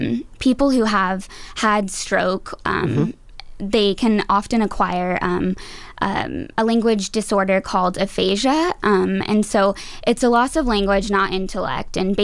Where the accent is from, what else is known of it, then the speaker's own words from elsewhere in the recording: New Mexico, United States; Yes, I am from New Mexico.